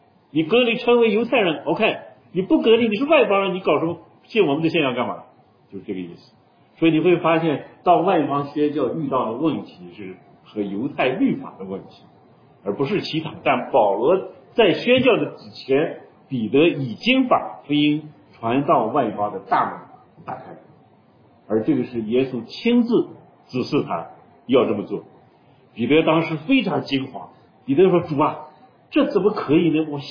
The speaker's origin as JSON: {"language": "Chinese", "region": "Shaanxi", "country": "China", "accent": "Northern Shaanxi", "said": "我陕北，我的口音是陕北口，"}